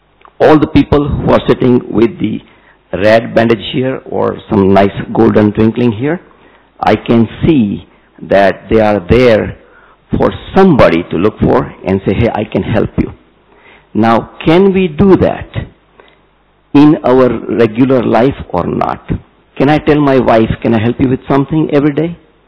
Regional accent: Jamnagar, Gujarat, India; I'm coming from Jamnagar. If anybody has heard that city's name, Reliance Industries, good.

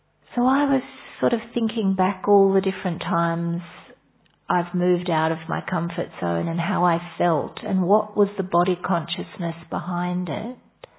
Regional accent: Australia; from Australia, and I live in the Blue Mountains Retreat Center.

